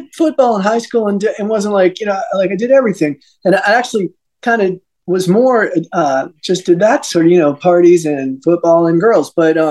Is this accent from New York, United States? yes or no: yes; New York, United States; Well, I grew up in Westchester County. It's right outside New York City. It touches on it.